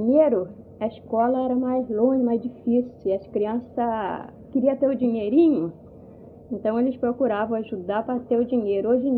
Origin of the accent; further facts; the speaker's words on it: Itatinga, Rio de Janeiro, Brazil; born there; Eu nasci na Itatinga. Fica pra fora, sabe, né?